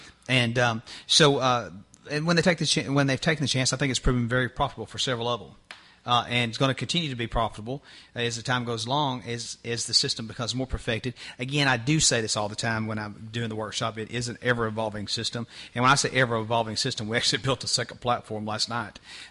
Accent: Tennessee, United States; the state of Tennessee is locked out. And the reason why I'd done that was, one, it was my home state.

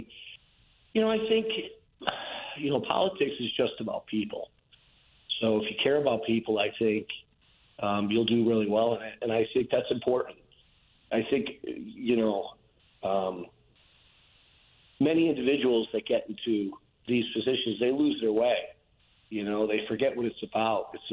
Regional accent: Bridgeport, Connecticut, United States; You know, when I grew up in Bridgeport, my father was a firefighter, actually.

